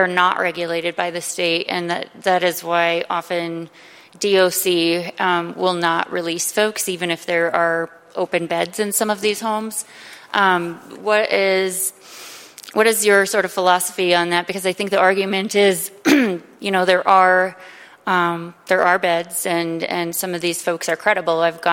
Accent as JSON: {"language": "English", "town": "Billings", "region": "Montana", "country": "United States", "said": "And I'm from Billings, Yellowstone County, so I recall the incident in Laurel."}